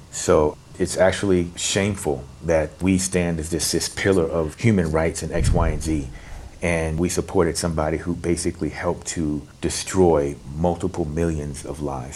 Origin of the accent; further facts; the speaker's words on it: Baltimore, Maryland, United States; also born or lived in Brooklyn; I'm actually from Baltimore. I lived in Brooklyn for 20 some years